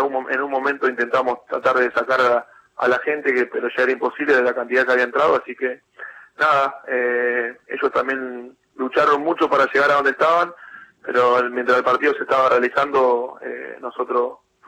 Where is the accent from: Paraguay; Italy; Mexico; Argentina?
Argentina; Pergamino, Buenos Aires Province; a mí me hubiese encantado estar hoy en día en mi casa, yo soy de Pergamino, estar con mi familia